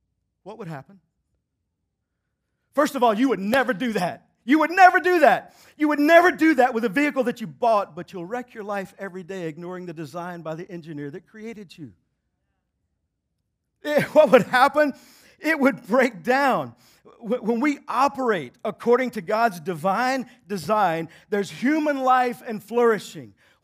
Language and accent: English; Texas, United States; sometimes I have certain phrases I say that I grew up in Texas, I got them from there.